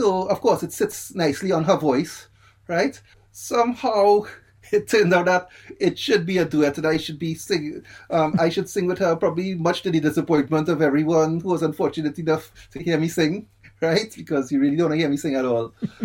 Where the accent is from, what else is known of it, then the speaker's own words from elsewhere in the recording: Trinidad & Tobago; now in United Kingdom; As you know by now, I'm from Trinidad and the Caribbean and a music producer, basically.